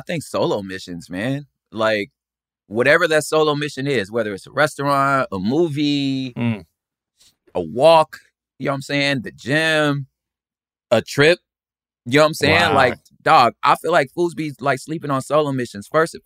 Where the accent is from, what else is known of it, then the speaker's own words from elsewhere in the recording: Los Angeles, California, United States; Like I'm from South Central Los Angeles.